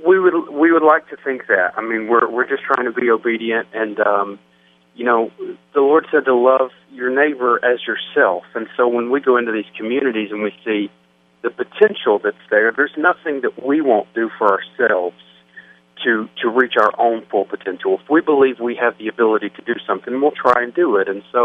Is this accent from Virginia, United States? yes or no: yes; Bristol, Virginia, United States; I am from Bristol, Virginia, originally, born and raised.